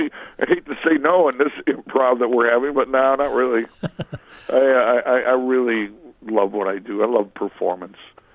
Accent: Chicago, Illinois, United States; I did it with my cousin, and we grew up in Chicago together

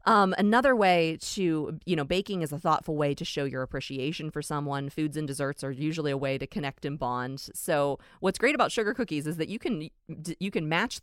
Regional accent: Pittsburgh, Pennsylvania, United States; I am from Pittsburgh, born and raised, and that is a Pittsburgh tradition

